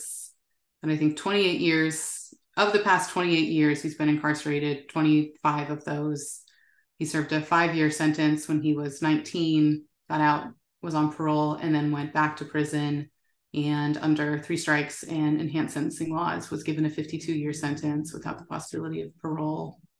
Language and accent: English; San Jose, California, United States; I grew up in California. I'm from California, grew up in San Jose, graduated high school in the year 2000